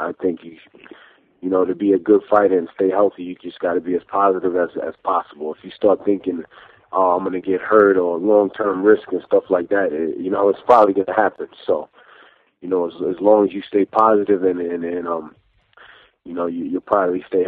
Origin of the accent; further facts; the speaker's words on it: New York, United States; accent: New York; I'm from New York, born and raised. I live on the West Coast. I still got the New York accent.